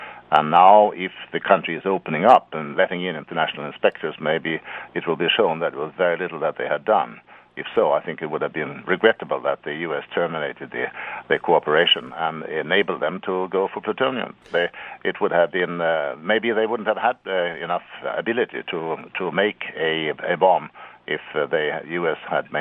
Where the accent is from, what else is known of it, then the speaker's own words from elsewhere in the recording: Stockholm, Stockholm County, Sweden; Oh, I'm at my hometown in Stockholm.